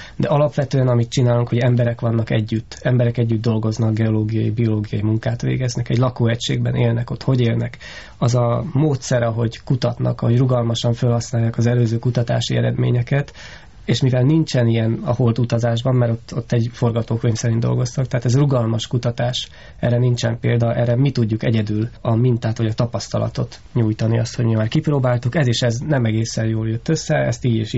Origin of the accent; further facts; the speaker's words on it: Hungary; ha én szállnék le, akkor hova szállnék le kérdése, mint magyar, ez egy nagyon jó válasz volna